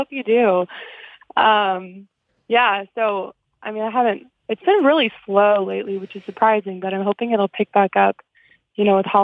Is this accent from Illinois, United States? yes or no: yes; Chicago, Illinois, United States; now in New York City, United States; Everyone, when anybody that I work with finds out I'm from Chicago, they say, oh, are you trying to get back there?